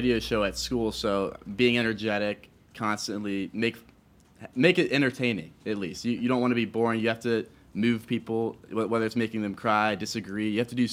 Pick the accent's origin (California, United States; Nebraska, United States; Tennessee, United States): Tennessee, United States; Memphis; I'm from Memphis, Tennessee.